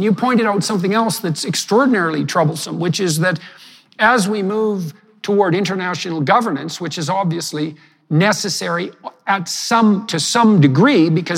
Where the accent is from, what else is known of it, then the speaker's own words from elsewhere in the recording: Alberta, Canada; as a Canadian, I come from this little town in northern Alberta, which is only about 50 years old.